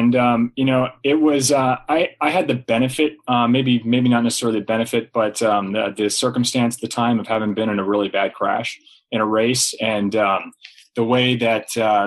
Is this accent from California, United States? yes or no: yes; California, United States; I think it's because of my hometown, small town in California, just south of San Francisco.